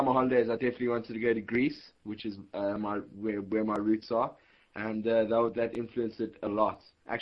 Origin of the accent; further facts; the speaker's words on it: Cape Town, Western Cape, South Africa; So, I'm from South Africa, the greatest country in the world.